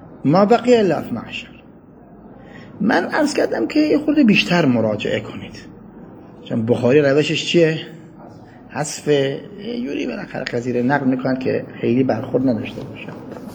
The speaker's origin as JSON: {"language": "Persian", "country": "Iran", "said": "بابا من بچه ایرانم"}